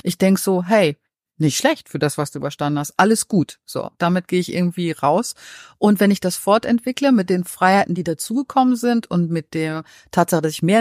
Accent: Lower Saxony, Germany; wie meine Heimatgemeinde in Niedersachsen, kleines Kaff

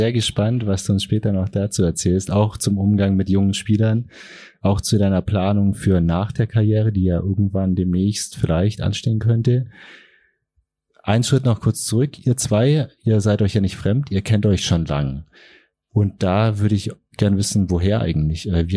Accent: Bavaria, Germany; Ich komme selber aus dem Allgäu

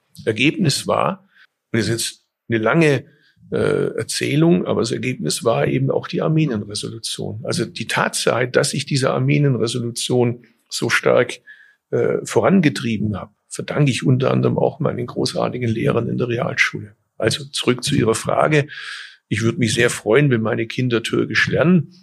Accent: Bad Urach, Baden-Württemberg, Germany; mein deutscher Wortschatz ist einfach deutlich besser wie mein türkischer Wortschatz. Ich bin ja in Deutschland geboren, aufgewachsen. Ich hatte zwar nachmittags türkische Schule, das war der sogenannte Konsulatsunterricht in meiner Heimatstadt Bad Urach

